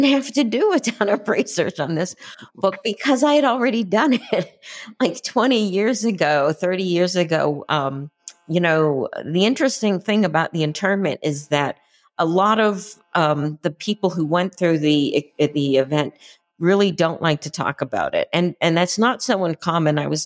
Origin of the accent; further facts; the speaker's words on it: Concord, Massachusetts, United States; I grew up near Concord, Massachusetts, which is just like completely soaked in American Revolutionary history.